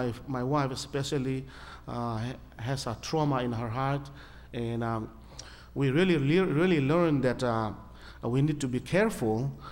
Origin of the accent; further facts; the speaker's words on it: Myanmar; I come from Burma. It is called now Myanmar.